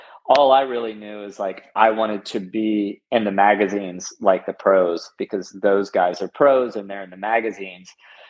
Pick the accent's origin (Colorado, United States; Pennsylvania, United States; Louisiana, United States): Louisiana, United States; I was from Louisiana, and a lot of the industry was in California